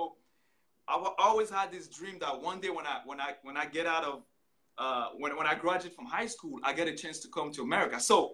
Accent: Côte d’Ivoire; So I'm originally from Ivory Coast, right?

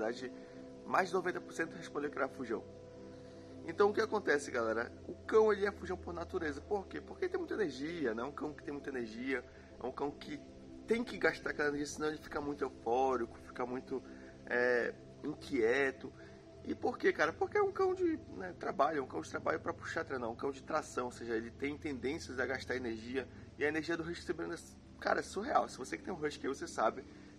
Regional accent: Belém, Pará, Brazil; A gente cresceu em periferia. Eu cresci num bairro aqui em Belém, do Pará. Muito perigoso, talvez o mais perigoso de Belém.

